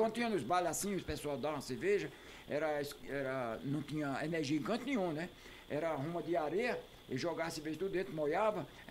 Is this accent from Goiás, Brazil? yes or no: no; Pombal, Paraíba, Brazil; born there; now in São Paulo, Brazil; Eu nasci em Pombal, Paraíba, mas a região mais que eu tocava era de Sousa, né? Sousa, Paraíba.